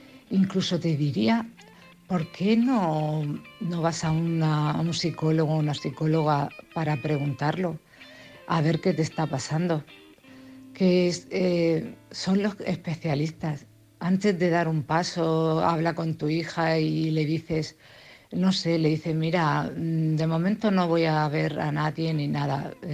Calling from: Cartagena, Spain; de Cartagena.

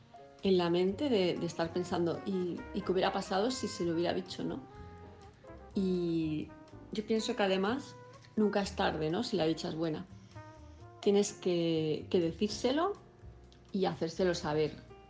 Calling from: Palma de Mallorca, Balearic Islands, Spain; de Palma de Mallorca, y mi mensaje es para

